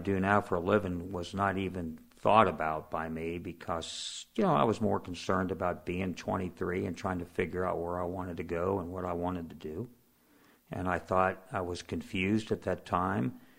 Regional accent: Fairfax, Virginia, United States; also born or lived in Springfield, Virginia; I grew up in Fairfax, Virginia, Springfield, Virginia.

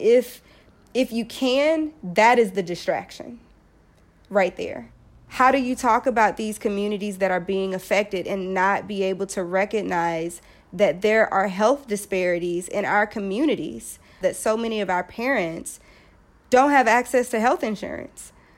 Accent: Birmingham, Alabama, United States; I'm from Birmingham, Alabama, and one of my very close family friends

